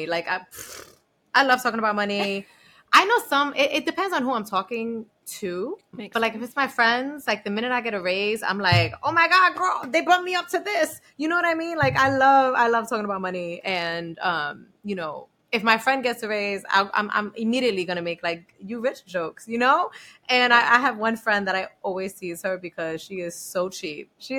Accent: Bronx, New York, United States; You know, I'm like from the Bronx, and I went to Barnard, got a really good corporate America high paying job.

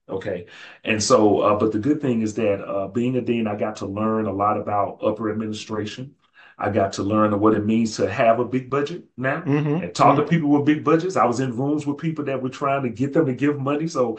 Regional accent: Birmingham, Alabama, United States; those experiences from Alabama A&M and growing up in Birmingham and being a child of civil rights activists, my mother and my father.

